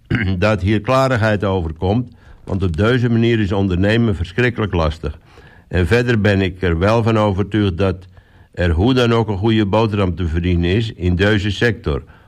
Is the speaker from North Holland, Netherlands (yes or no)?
yes; Texel, North Holland, Netherlands; ik ben nu 22 jaar. En ik ben de oudste zoon van Hans en Svea. En ik kom eigenlijk heel erg van Texel, want ik ben opgegroeid op de boerderij Lau Christi in de Eierlandse polder.